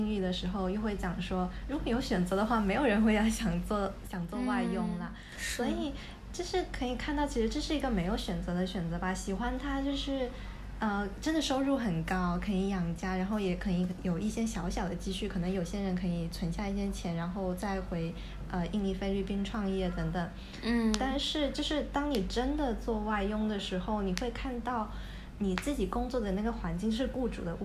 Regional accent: China; now in Hong Kong; 我们作为大陆人在香港这里，可能因为跟香港同样的肤色，同样的相似的外貌，我们不会觉得自己是移民

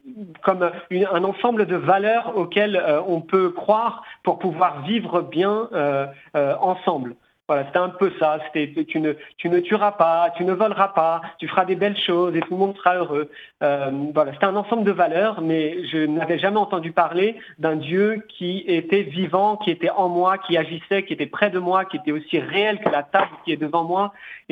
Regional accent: Noisy-le-Grand, Île-de-France, France; also born or lived in Paris; À Paris, donc je suis né à Paris, en région parisienne. J'ai grandi à Noisy-le-Grand, donc en Seine-Saint-Denis, et j'ai été élevé dans la foi catholique par ma maman, mon papa étant musulman.

